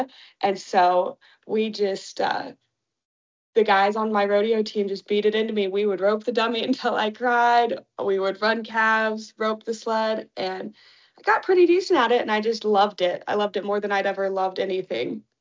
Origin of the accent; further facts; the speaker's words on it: Colorado, United States; also born or lived in Kansas; Yeah, I grew up rodeoing in Southeast Colorado and Kansas, and then I took off to Texas to college rodeo.